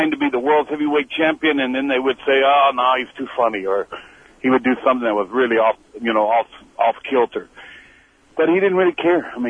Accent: Texas, United States; Growing up in Texas, we use them like the dog or the cat.

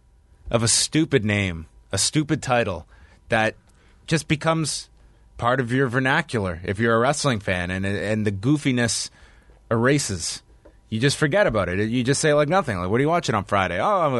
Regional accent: Canada; as a Canadian

